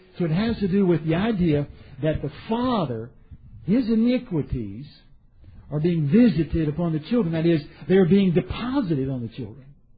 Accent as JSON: {"language": "English", "town": "Baton Rouge", "region": "Louisiana", "country": "United States", "tie": "born or raised there", "said": "Now, I'm from the South. I was born in Baton Rouge, Louisiana, grew up in the South"}